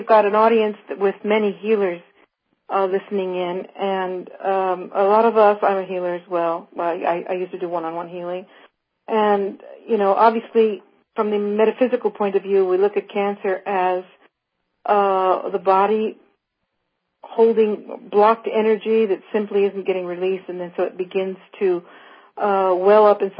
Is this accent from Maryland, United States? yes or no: no; California, United States; Oh, that's my neighborhood. I'm from San Francisco Bay Area.